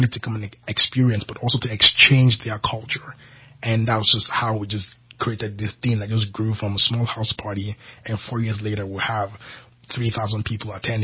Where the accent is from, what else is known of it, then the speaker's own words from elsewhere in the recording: Nigeria; now in Redding, United States; I'm a Nigerian international living in America, living in Redding, California. I've been here for cumulatively 7 years now.